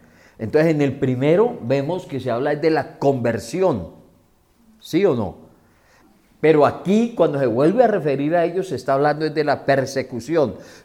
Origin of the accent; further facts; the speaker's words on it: Pamplona, Norte de Santander, Colombia; moved away as an adult; now in Bogotá, Colombia; Me vine de allá, de Pamplona, y yo dije, no, cumplo 18 años y me voy a Bogotá. Ya me quedó chiquito el mundo de Pamplona, me voy a perderme a Bogotá.